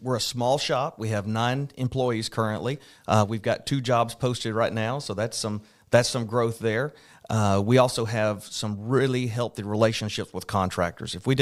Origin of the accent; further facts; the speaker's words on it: Alabama, United States; I've always been a Coosa Valley native. I was raised around the Bay Point area, if you know where the Bay Point golf course is.